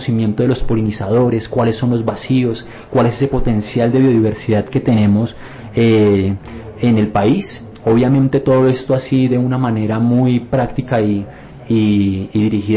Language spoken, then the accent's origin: Spanish; Colombia; lo que estamos recibiendo como colombianos en este momento.